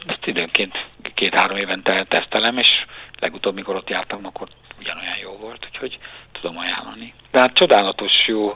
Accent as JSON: {"language": "Hungarian", "region": "Budapest", "country": "Hungary", "said": "Mert mi pestiek vagyunk, mert Budán nem történik soha semmi. Hát én összesen 3 hónapig laktam Budán, és aztán visszamenekültem Pestre."}